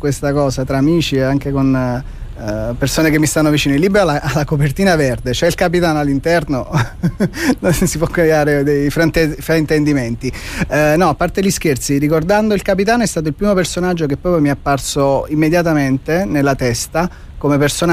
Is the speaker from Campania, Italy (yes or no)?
yes; Naples, Campania, Italy; Da napoletano ovviamente amo e adoro il mare, e Napoli è bagnata dal mare